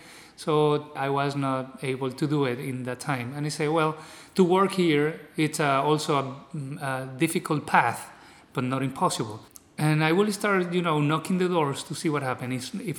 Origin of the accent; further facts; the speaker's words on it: Venezuela; moved away as an adult; now in United States; My dad is from Venezuela. I was born in Venezuela. I am very proud to be not only Venezuelan, to be Hispanic, Latin, and immigrant. And now I'm living in the United States.